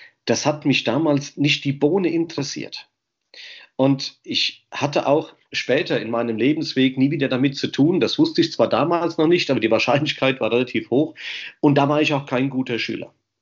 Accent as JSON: {"language": "German", "region": "Hesse", "country": "Germany", "tie": "born or raised there", "said": "Brombachtal heißt der Ort, Langenbrombach. Dort aber in Umgebung, also Erbach, Michelstadt bis nach Groß-Umstadt, das ist ja alles so eine Ecke, Bad König in der Mitte. Und das war so meine Heimat"}